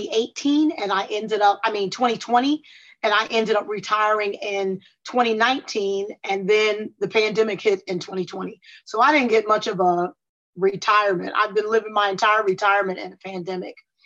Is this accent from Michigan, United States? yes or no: no; Willingboro, New Jersey, United States; And I was raised in Willingboro, New Jersey.